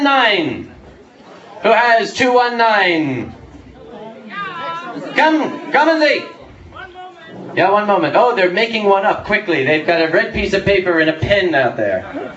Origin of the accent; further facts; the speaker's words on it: United States; And I'm an American.